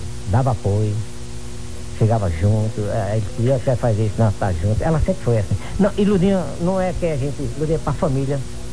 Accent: Afogados da Ingazeira, Pernambuco, Brazil; aí chegam uns caras falando do sertão, não sei o que lá, aí estão falando minha terra. Aí eles acham que é uma cidadezinha pacata. Assim é. Aí quando eu mostro, eu digo, olha, minha cidade é pequena, mas é bem organizada

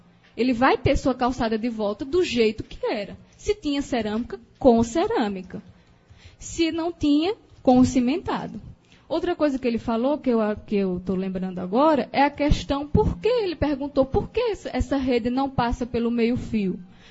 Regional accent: Maceió, Alagoas, Brazil; eu sou de Maceió

